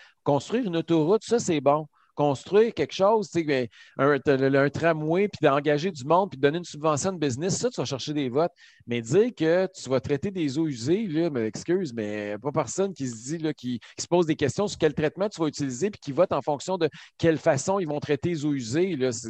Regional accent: Quebec, Canada; nous, en tant que Québécois, on a de l'électricité

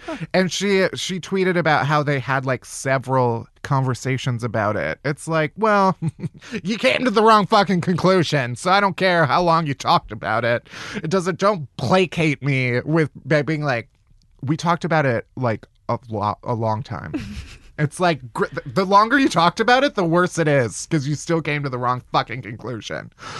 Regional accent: Chicago, Illinois, United States; Technically, I'm from Chicago.

